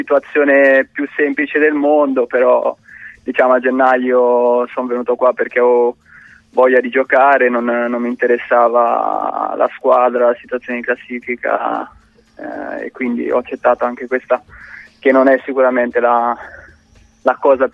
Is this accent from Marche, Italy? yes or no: yes; Ancona, Marche, Italy; io sono di Ancona